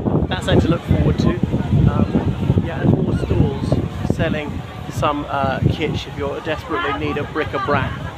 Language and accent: English; Ireland; Being Irish, of course, I call it St. Stephen's Day.